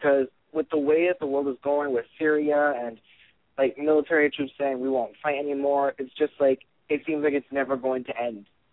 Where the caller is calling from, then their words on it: Connecticut, United States; I'm coming from, and I'm calling from Connecticut.